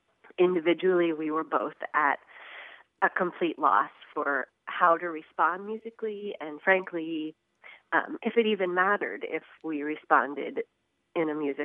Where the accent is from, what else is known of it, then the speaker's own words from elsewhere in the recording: Missouri, United States; We grew up actually out in Boone County, and there is just nothing.